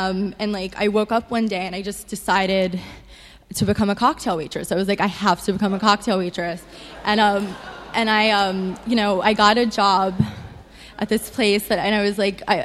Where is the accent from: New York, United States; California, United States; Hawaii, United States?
New York, United States; Queens; So, I grew up in Queens.